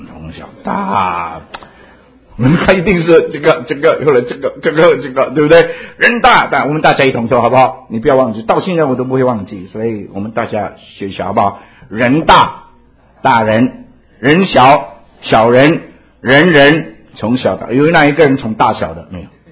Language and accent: Chinese; Indonesia; now in United States; 我也是在印尼长大的，所以呢，因为海外孤儿嘛